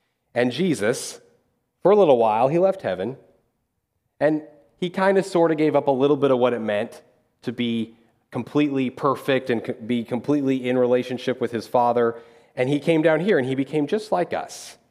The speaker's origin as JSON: {"language": "English", "town": "Dodge City", "region": "Kansas", "country": "United States", "said": "Now, most of you know that I'm from Dodge City, Kansas. Now, that is roughly a 14-hour drive from here."}